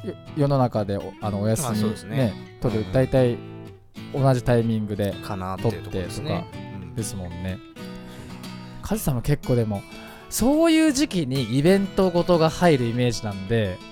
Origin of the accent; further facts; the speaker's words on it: Fujisawa, Kanagawa, Japan; この番組は藤沢出身の俳優タレントとして活動する